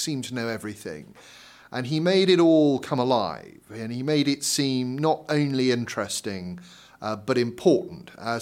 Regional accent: South West England, United Kingdom; There was a big Iron Age hill fort near where I grew up in Dorset, which I used to play in.

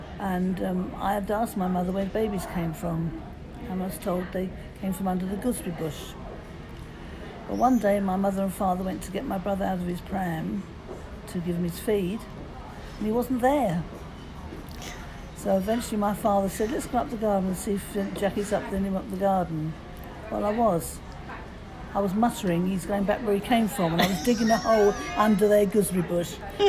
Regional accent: South East England, United Kingdom; I grew up in Surrey, a lot of farmland around.

